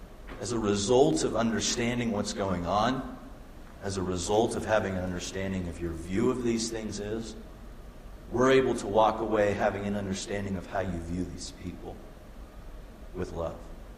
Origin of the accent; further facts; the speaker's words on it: United States; you know, as an American, I believe that we live in a nation that's 100% about equality.